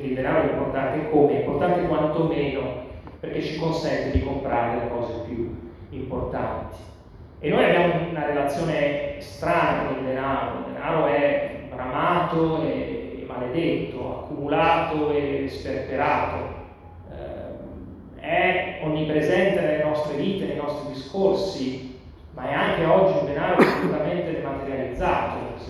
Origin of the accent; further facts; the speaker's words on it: Adria, Veneto, Italy; per me è sempre un piacere tornare a Rosolina, io sono di Agria, quindi per me Rosolina rappresenta un po' la mia infanzia